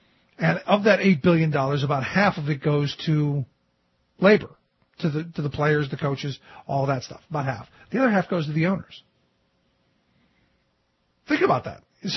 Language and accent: English; Cleveland, Ohio, United States; That's some cities like Cleveland, for instance, my hometown.